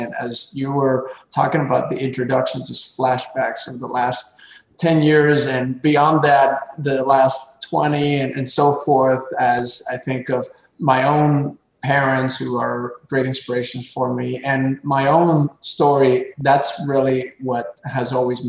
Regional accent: Cienfuegos, Cuba; now in United States; I was born in Cienfuegos, Cuba. It's a port town.

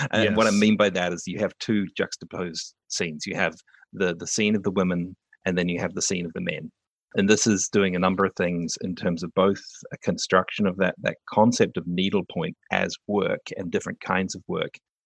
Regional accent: New Zealand; accent: New Zealand; also born or lived in United Kingdom; now in Canada; I grew up in New Zealand, so I had an accent that is very typical of a New Zealander, although my parents were British, so that meant it was a little bit off in the first place.

